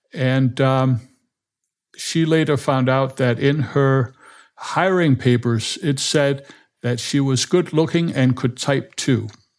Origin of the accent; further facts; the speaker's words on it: Copenhagen, Capital Region, Denmark; English is a second language; I grew up entirely in Denmark.